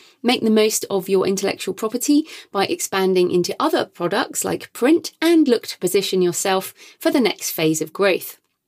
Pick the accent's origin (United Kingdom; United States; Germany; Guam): United Kingdom; And of course, being British, I'm well aware of the royal family, and I guess I'm a royalist.